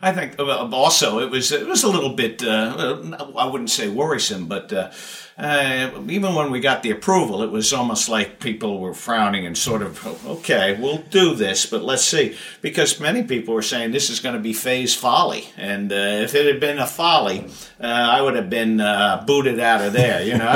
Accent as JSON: {"language": "English", "region": "New York", "country": "United States", "tie": "born or raised there", "said": "I grew up in the New York area. I knew what it was."}